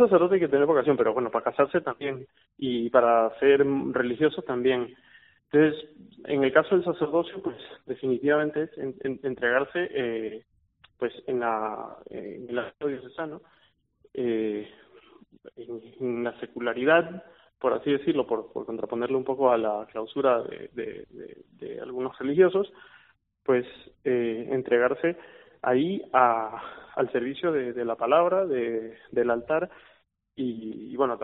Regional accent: Guayaquil, Guayas, Ecuador; also born or lived in Pamplona, Spain; yo soy de Guayaquil, de Ecuador, pero viví en Pamplona

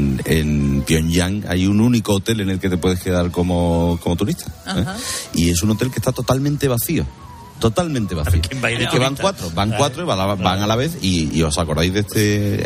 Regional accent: Bilbao, Basque Country, Spain; así somos los de Bilbao, así seis los de Bilbao.

